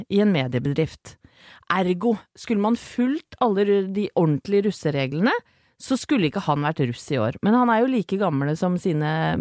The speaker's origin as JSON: {"language": "Norwegian", "region": "Vestfold", "country": "Norway", "said": "du må huske at jeg kom fra Vestfold, som by på by på by. Det ikke Oslo, men det ganske urbant allikevel, det mye folk, og det jeg glad i."}